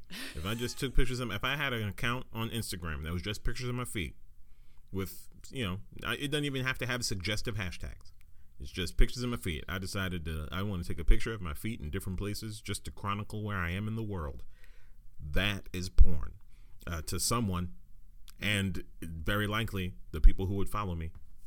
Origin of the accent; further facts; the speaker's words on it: United States; I'm an American